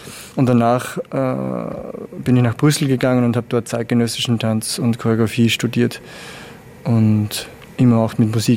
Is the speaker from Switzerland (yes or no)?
no; Andorf, Upper Austria, Austria; Also ich bin selber am Land aufgewachsen in Oberösterreich, also Andorf, Innviertel.